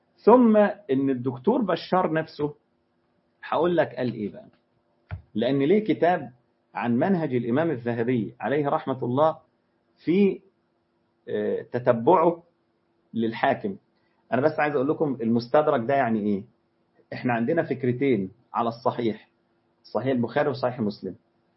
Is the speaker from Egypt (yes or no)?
yes; Egypt; عارف في مثل عندنا في مصر يقول لك إيه، امسك في العبيط